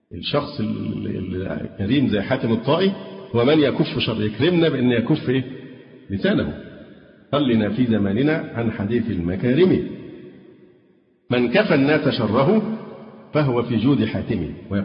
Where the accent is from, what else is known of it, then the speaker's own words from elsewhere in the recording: Alexandria, Alexandria Governorate, Egypt; انا اسكندراني وفي الدعوه السلفيه من حوالي 35 سنه